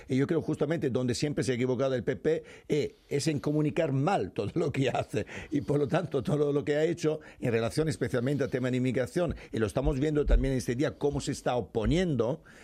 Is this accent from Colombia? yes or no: no; Italy; now in Spain; Bueno, pero yo como soy italiano